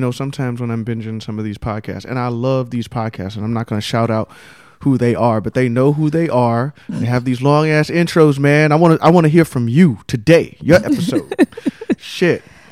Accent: Atlanta, Georgia, United States; So anyway, Susan Hayward is from Atlanta, and I think she lives in New York now. Mm. My hometown.

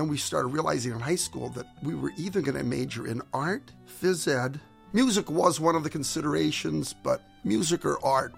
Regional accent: Scranton, Pennsylvania, United States; in the little house that I grew up in North Scranton, near the Marvin Colliery

